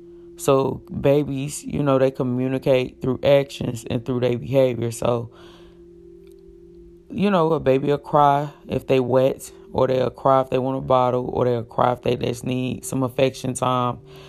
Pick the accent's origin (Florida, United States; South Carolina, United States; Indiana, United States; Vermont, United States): Indiana, United States; Elkhart; I went to my hometown, Elkhart, Indiana. I went up there to speak to the high school girls and just telling them a little bit about my journey.